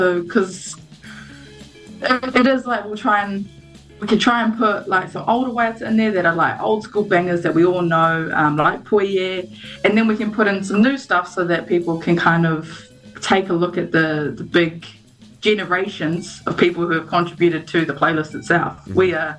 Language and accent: English; Raglan, Waikato, New Zealand; now in Auckland, New Zealand; Yeah, so I'm from Raglan originally, and then moving up to Auckland was like big culture shock, especially when your town is only one strip of street